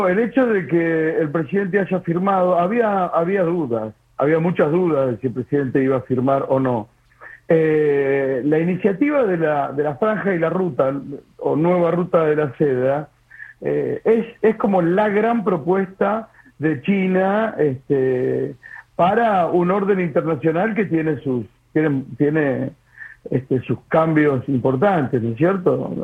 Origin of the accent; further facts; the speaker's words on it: San Nicolás de los Arroyos, Buenos Aires Province, Argentina; born there; Yo nací en San Nicolás de los Arroyos y era el único pibe chino que había.